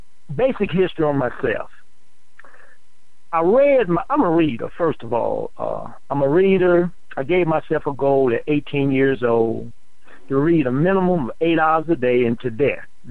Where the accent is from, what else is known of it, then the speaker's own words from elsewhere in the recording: St. Louis, Missouri, United States; also born or lived in California; I relocated from California back to my hometown, which is there in St. Louis.